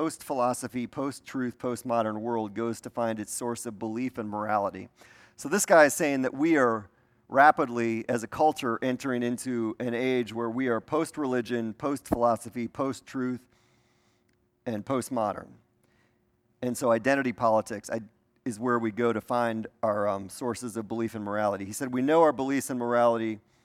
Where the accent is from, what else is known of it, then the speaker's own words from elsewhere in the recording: Milwaukee, Wisconsin, United States; I grew up in Milwaukee, outside Milwaukee